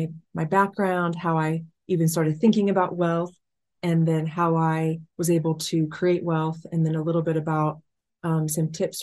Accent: Dayton, Ohio, United States; So I grew up in Dayton, Ohio with a single mom who was uneducated and called herself stupid all the time, did low paying jobs.

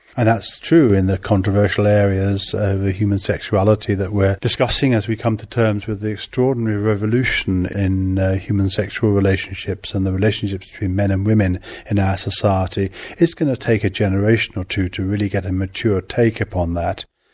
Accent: England, United Kingdom; But being English, I always felt I should probably go south for my first post.

